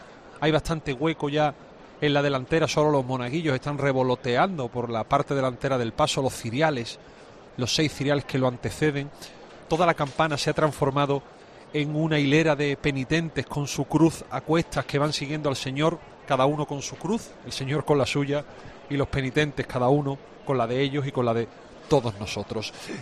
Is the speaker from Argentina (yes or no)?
no; Seville, Andalusia, Spain; Ahora somos los sevillanos los que ayudamos